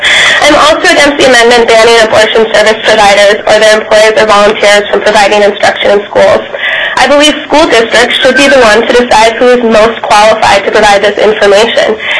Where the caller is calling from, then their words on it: Sitka, Alaska, United States; I'm speaking from Sitka.